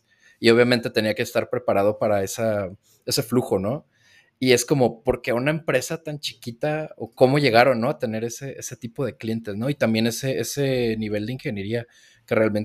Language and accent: Spanish; Guadalajara, Jalisco, Mexico; also born or lived in Colima; me mudé a Colima a trabajar en una de esas empresas y mucha gente curiosamente cree que soy de Colima, pero no, soy de aquí de Guadalajara, pero sí estuve casi 3 años viviendo en Colima